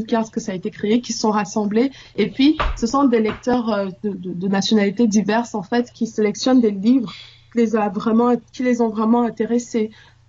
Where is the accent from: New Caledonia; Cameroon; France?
Cameroon; now in Geneva, Switzerland; Je suis camerounaise, je viens du Cameroun et je suis ici à Genève depuis 2011.